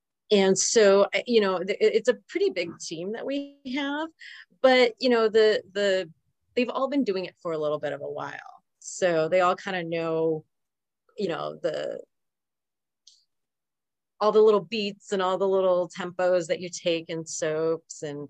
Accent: Midwest, United States; I don't know about you guys, but I'm from the Midwest.

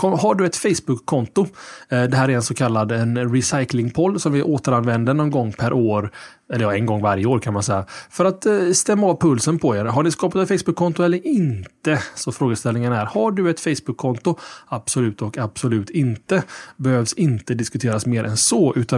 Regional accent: Sweden; Och det kanske är att vi är tråkiga svenskar.

